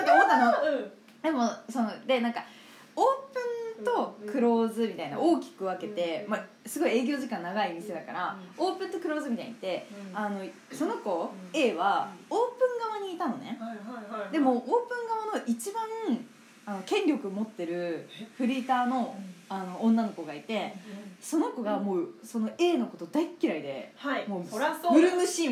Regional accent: Tokyo, Japan; 私え31年東京生まれ東京育ちですけど

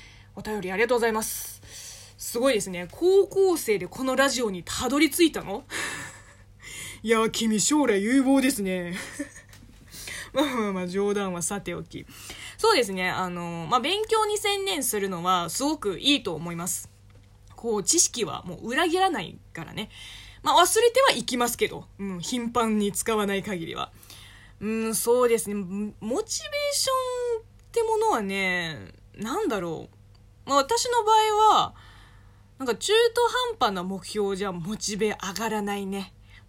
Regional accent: China; 中国生まれ中国育ちの私

